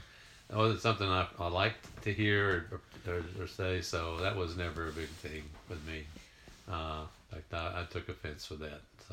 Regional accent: Texas, United States; I grew up in Southeast Texas, which is very right on the Louisiana border, and very Southern, culture.

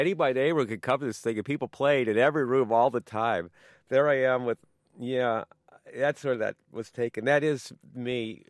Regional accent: Chicago, Illinois, United States; I'm doing this thing about growing up in Chicago and how coming home in Chicago for me has always been like going on a vacation.

